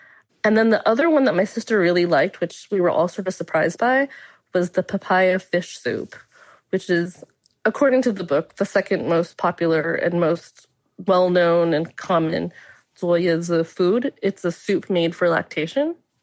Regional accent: California, United States; my grandma was in Boston and I grew up in California.

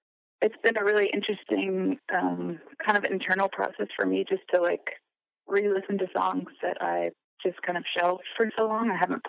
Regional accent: Dallas, Texas, United States; and I'm originally from Dallas, but I do have some shows in Denton, Texas, in a couple days, actually.

